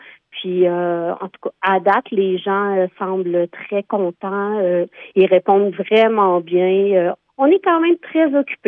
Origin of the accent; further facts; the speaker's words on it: Quebec, Canada; Moi, je suis native de la Petite Nation.